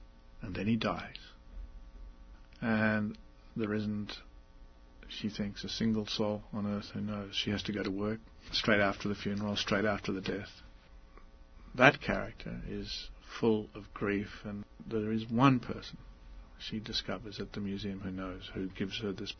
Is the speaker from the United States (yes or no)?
no; Australia; But as an Australian, you don't expect, an Australian of that time, you don't expect an Australian to be a world player in any sense at all.